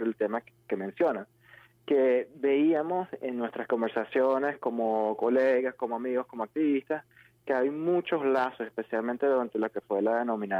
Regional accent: Venezuela; yo soy venezolano

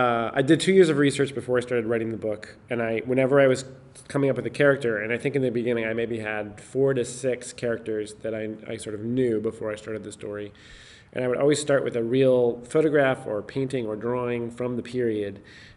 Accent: United States; that's incredibly intimidating for me as an American writer who does not speak or read German

